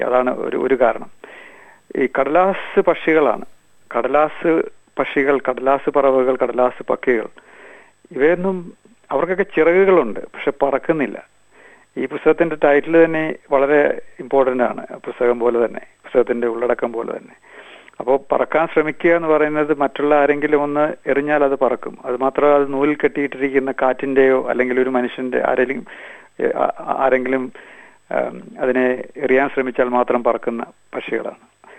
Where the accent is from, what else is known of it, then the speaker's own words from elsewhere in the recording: Kuttanad, Kerala, India; ഞാനൊരു കുട്ടനാട്ടുകാരനാണ്. അതിൽ ഞാൻ കൊച്ചുനാളിൽ എൻ്റെ ജീവിതം ഞാൻ ഏറ്റവും കൂടുതൽ സ്നേഹിച്ചിരുന്ന എൻ്റെ ഗ്രാമമാണ്. ഞാൻ അവിടെയാണ് വളർന്നത്.